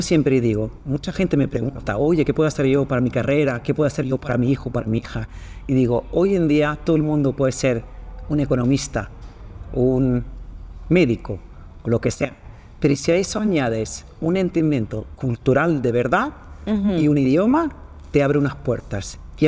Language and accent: Spanish; Sweden; Spanish is a second language; Sí, soy sueca, 100%, pero latina de corazón.